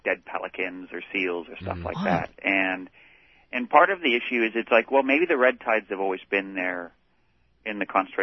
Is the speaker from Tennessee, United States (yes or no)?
no; California, United States; I grew up in California, so you'd always go harvest mussels and make great stews and everything like that.